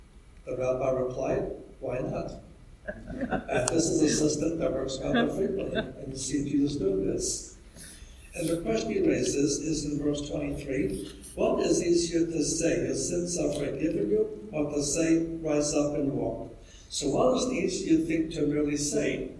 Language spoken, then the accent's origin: English; Texas, United States; As you can tell from my accent, I come from Texas.